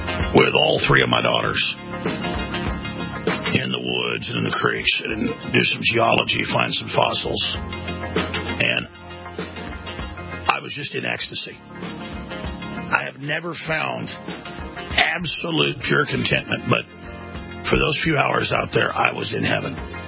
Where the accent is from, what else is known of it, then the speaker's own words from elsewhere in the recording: Dallas, Texas, United States; Growing up in Dallas around rich people, I thought it was just there.